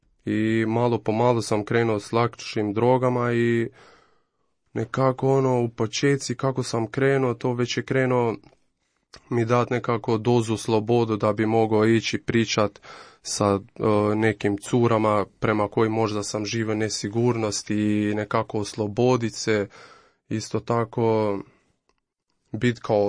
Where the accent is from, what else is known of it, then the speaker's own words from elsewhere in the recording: Pristina, Kosovo; dolazim iz Kosova, iz glavni grad iz Prištine